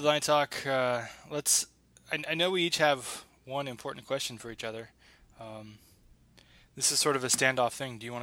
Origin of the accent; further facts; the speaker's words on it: California, United States; But since I'm from the Bay Area, I would not pick that, just because I've been there a lot.